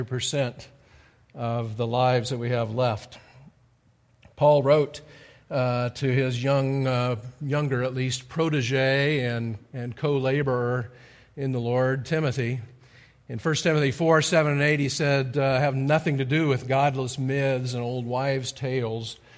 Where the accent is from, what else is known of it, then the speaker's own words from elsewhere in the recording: Kansas, United States; and I thought that since I was from Kansas, that should be my team.